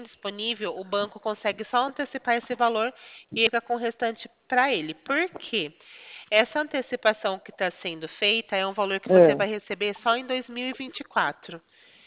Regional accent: Araraquara, São Paulo, Brazil; Não, eu sou de Araraquara.

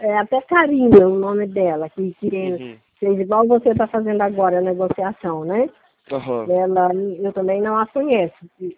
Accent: Crateús, Ceará, Brazil; moved away as an adult; also born or lived in Rio de Janeiro; É a minha terra, é onde eu nasci, onde eu me criei, mas depois me casei e vim embora. Fiquei aqui e me tornei carioca.

